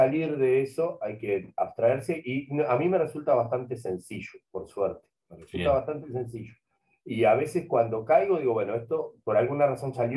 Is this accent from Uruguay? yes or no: yes; Montevideo, Uruguay; Yo soy muy montevideano, soy del oeste, de toda la vida, Teja, por la Victoria, el Cerro, toda esa zona me vio crecer, hasta Paso de la Arena.